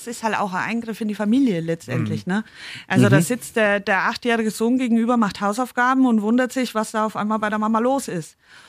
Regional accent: Kronach, Bavaria, Germany; Also ich komme ursprünglich aus Kronach. Auch da im Dorf hat jeder seine Meinung

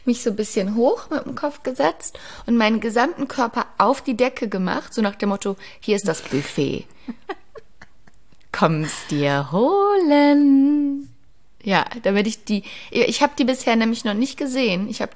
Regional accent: Saxony, Germany; Bei uns in Sachsen ist es, glaube ich, schlimmer als bei euch in NRW, ne?

